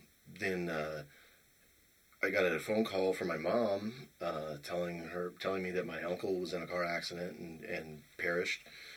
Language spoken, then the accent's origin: English; Cheyenne, Wyoming, United States; I was living in, Cheyenne, Wyoming, my hometown.